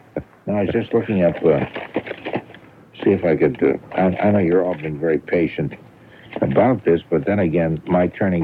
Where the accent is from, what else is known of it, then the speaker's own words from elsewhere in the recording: United States; I know all that stuff because I'm an American, red, white, and blue.